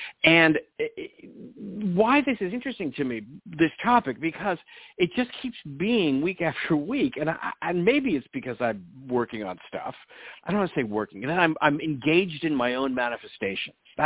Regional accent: California, United States; I'm from Southern California, so I've seen this my whole life

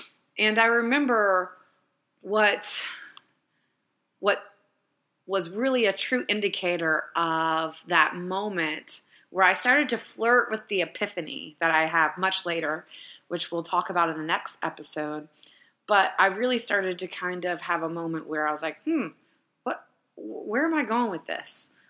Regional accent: Lynchburg, Virginia, United States; I am living in Richmond, Virginia, not far from my hometown, Lynchburg, Virginia

